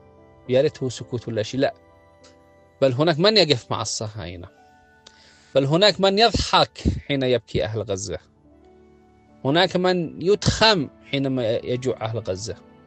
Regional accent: Yemen; يعني أنا عندما أتكلم وأنا يمني أحمد الله وأرفع رأسي أمام الناس جميعا

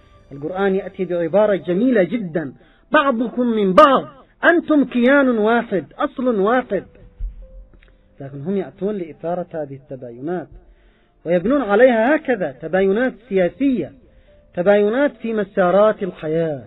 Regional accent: Yemen; حتى عندنا في اليمن

